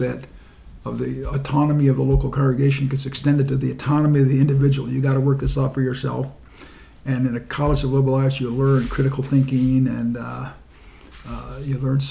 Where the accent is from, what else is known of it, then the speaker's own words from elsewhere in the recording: Minneapolis, Minnesota, United States; also born or lived in Yankton / St. Paul; Well, I was born in 1937 in Yankton, South Dakota. We weren't there very long. We moved to the Twin Cities, so I grew up in Minneapolis and then St. Paul.